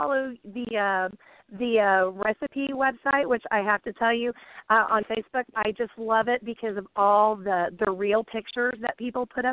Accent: Indiana, United States; And since I'm from Indiana, it's a fun way, a new twist on plaid.

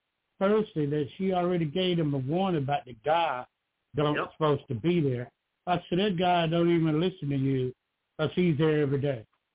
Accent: Georgia, United States; from Georgia.

